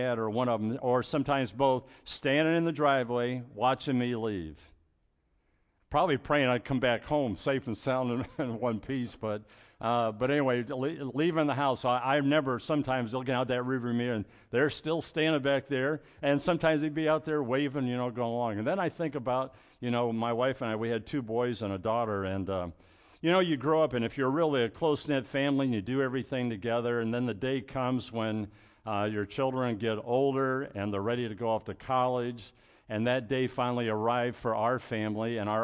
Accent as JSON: {"language": "English", "town": "Mansfield", "region": "Ohio", "country": "United States", "tie": "born or raised there", "said": "I remember as a young man, we grew up on Fleming Falls Road, Mansfield, Ohio."}